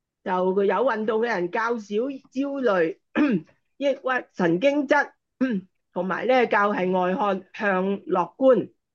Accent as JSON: {"language": "Cantonese", "country": "China", "said": "即係我哋中國人即係講咁生鏽，即係唔好生鏽啊咁樣樣。"}